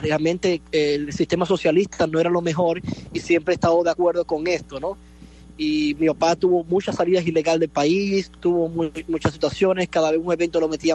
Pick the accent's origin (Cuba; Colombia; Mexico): Cuba; Banes, Holguín; porque yo soy natal de Vanes, Holguín.